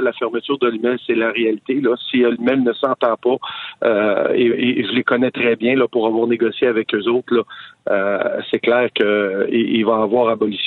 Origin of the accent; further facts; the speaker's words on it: Quebec, Canada; Au Québec, là, on est capable de fournir les abattoirs du Québec, nous autre